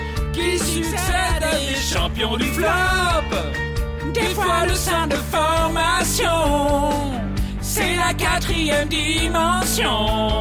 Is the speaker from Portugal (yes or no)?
yes; Portugal; Même s'il est italien comme je suis portugais